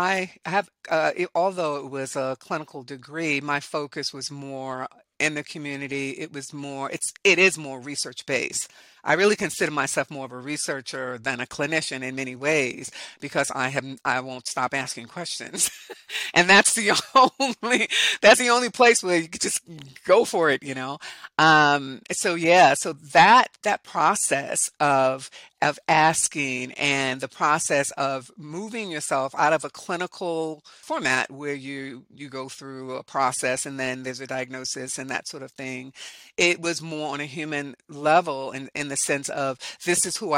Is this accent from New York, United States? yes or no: yes; New York, United States; And especially being a New Yorker, that was, so that was what it was.